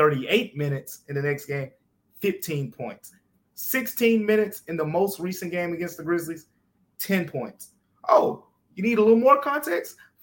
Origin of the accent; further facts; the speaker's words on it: Memphis, Tennessee, United States; When I first came back to Memphis, and yeah, I'm from Memphis, but I was working in Philly, right?